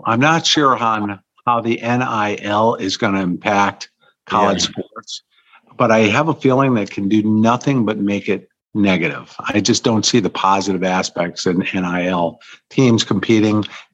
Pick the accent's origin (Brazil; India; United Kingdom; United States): United States; Ann Arbor, Michigan; But I was born and raised in Ann Arbor. When you're born and raised in Ann Arbor, it's hard to get the maize and blue out of your blood.